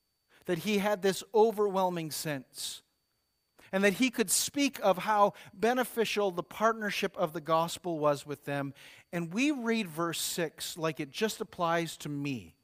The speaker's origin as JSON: {"language": "English", "town": "Thunder Bay", "region": "Ontario", "country": "Canada", "tie": "born or raised there", "said": "to my hometown in Thunder Bay"}